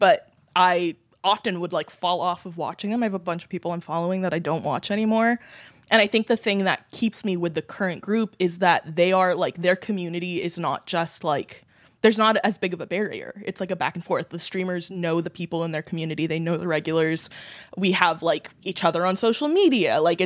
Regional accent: California, United States; I grew up in California. I went to a hippie cult school for all of my school years.

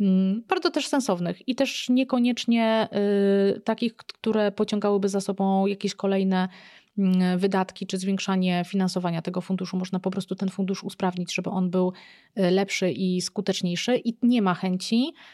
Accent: Szczecin, West Pomeranian Voivodeship, Poland; jestem ze Szczecina i teraz będzie się zatrzymywał tutaj

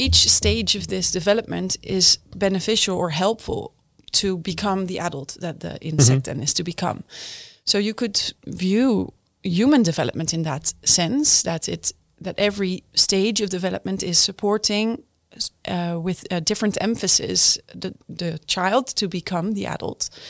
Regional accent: Netherlands; I am from the Netherlands, so originally Dutch.

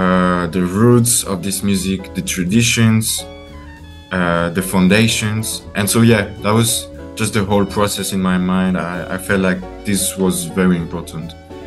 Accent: Grand Est, France; So I grew up in France nearby a city called Strasbourg in northeastern France, right next to Germany.

